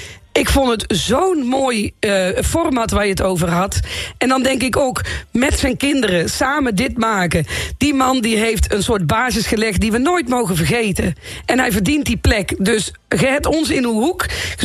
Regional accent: North Brabant, Netherlands; kijk, ik kom uit Brabant en daar zul je altijd aan men horen.

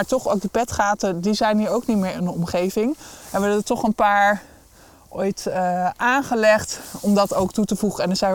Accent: Leersum, Utrecht, Netherlands; ik ben zelf opgegroeid in Leersum op de Utrechtse Heuvelrug. Dus ik kon altijd vanuit huis zo in het bos wandelen en naar de uiterwaarden.

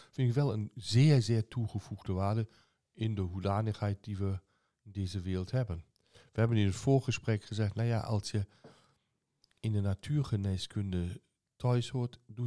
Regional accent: Zeeland, Netherlands; Ik kom uit Zeeland.

